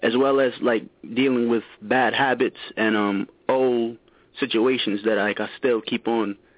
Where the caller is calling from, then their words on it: Brooklyn, New York, United States; Oh, Brooklyn.